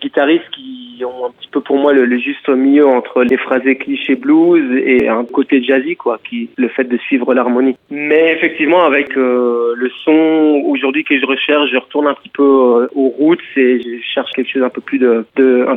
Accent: Luxembourg; moved away; also born or lived in Paris, France; c'était parallèlement quand j'ai quitté le Luxembourg pour aller à Paris pour apprendre la musique parce que j'étais autodidacte

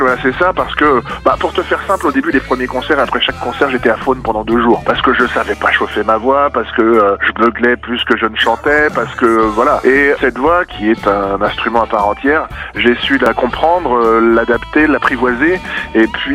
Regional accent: Île-de-France, France; parce que je suis originaire du Val d'Oise quand même.

